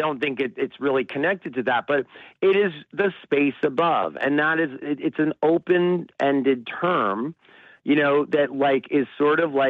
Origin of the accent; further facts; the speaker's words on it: United States; born there; I'm American born and I have a unusual name